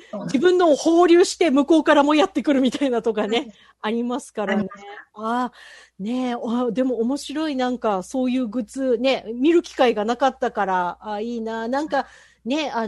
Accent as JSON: {"language": "Japanese", "region": "Kyushu", "country": "Japan", "tie": "born or raised there", "said": "私、生まれも育ちも九州なんですけれども"}